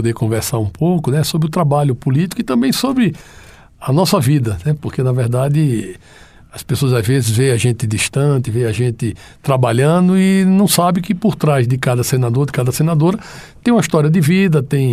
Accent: Recife, Pernambuco, Brazil; na verdade eu sou pernambucano, né? Nasci na cidade do Recife. Tive uma infância tranquila

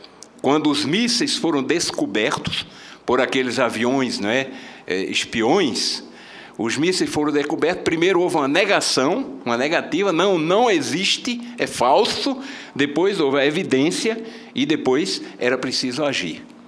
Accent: Natal, Rio Grande do Norte, Brazil; no movimento de Natal, de onde eu sou originário

